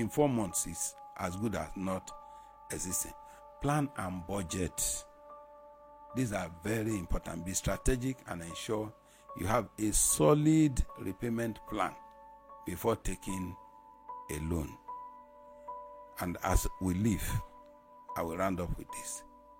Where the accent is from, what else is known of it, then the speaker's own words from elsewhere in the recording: Nigeria; And as a Nigerian, I am desirous that you become one of the rich in Nigeria